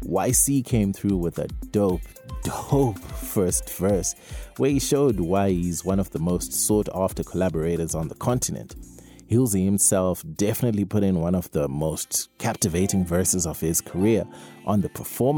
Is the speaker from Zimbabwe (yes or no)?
yes; Zimbabwe; this one goes to my home country, Zimbabwe.